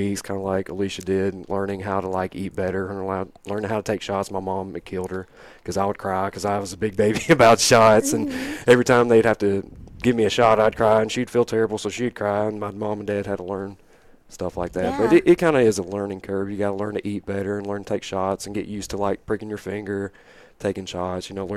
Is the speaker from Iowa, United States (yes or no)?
no; Double Springs, Alabama, United States; I'm actually from Double Springs, Alabama.